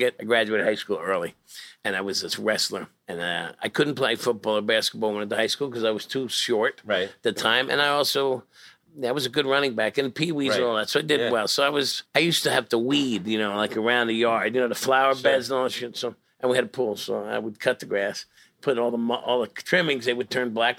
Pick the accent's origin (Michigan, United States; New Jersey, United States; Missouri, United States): New Jersey, United States; So I grew up in Jersey. He drove the subways for New York City.